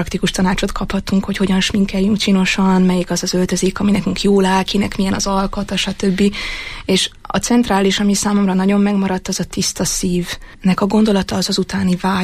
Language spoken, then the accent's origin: Hungarian; Budapest, Hungary; born there; now in Eger, Hungary; Hát igen, most már harmadik évent kezdem meg itt Egerben. Alapvetően budapesti születésű vagyok, de nagyon szép környezetre leltem itt Egerben, és jól érzem magam.